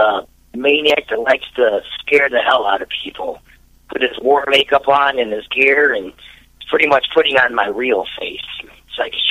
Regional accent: Calumet City, Illinois, United States; Yeah, I grew up in Calumet City

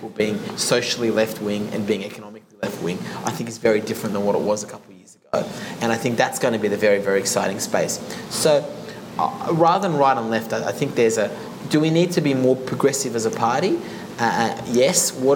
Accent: Australia; I was able to experience the Great Barrier Reef, and that's what makes it great about being Australian.

